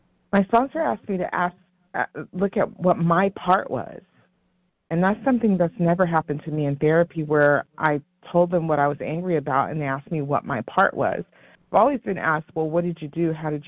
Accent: Irvine, California, United States; from Southern California, Irvine. Grateful compulsive overeater.

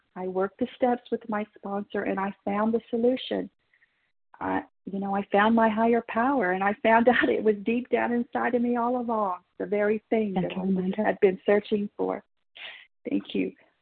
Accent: Oklahoma, United States; I'm a recovered compulsive overeater. I'm from Oklahoma.

